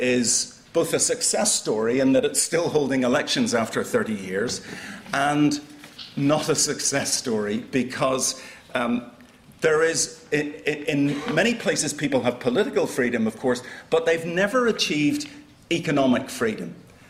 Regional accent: Ireland; I am Irish, and I came back from a country that is quite at ease with itself

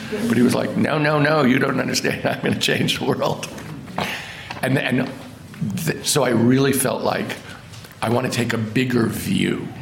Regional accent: New York, United States; I mean, I grew up in New York.

